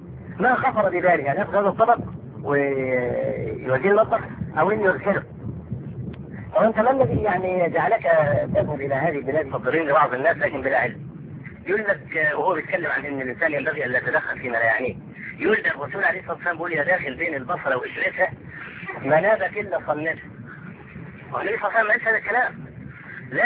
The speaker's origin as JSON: {"language": "Arabic", "country": "Egypt", "said": "عندنا في مصر"}